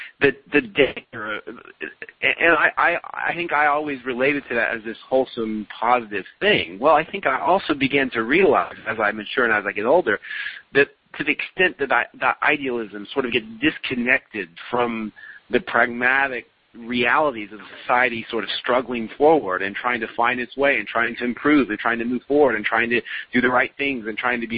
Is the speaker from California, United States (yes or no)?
yes; Oakland, California, United States; a think tank in my hometown of Oakland called the Breakthrough Institute